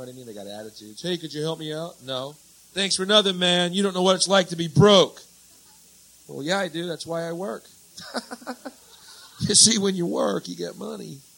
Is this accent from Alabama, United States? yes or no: no; Houston, Texas, United States; So what'd you do while you're in Houston? That's where I'm from. That's my hometown, man. I grew up there.